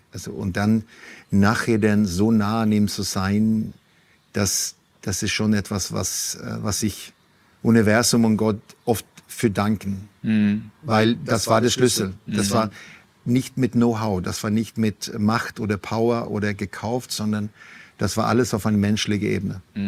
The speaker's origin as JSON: {"language": "German", "country": "Sweden", "lives_now": "Germany", "said": "dass ich als Schwede es ziemlich komisch finde in Deutschland"}